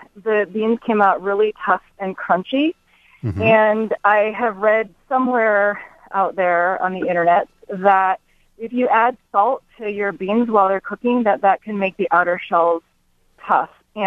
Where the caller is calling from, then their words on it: Portland, Oregon, United States; I'm calling from Portland, Oregon.